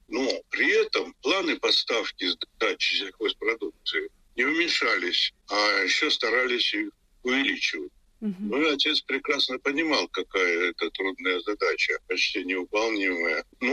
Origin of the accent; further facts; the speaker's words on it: Leningrad, Saint Petersburg, Russia; Ну, я говорю, из Ленинграда.